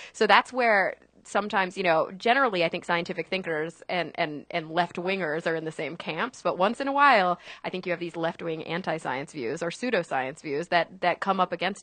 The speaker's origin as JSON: {"language": "English", "town": "Plano", "region": "Texas", "country": "United States", "tie": "born or raised there", "said": "Like a suburb of Dallas called Plano."}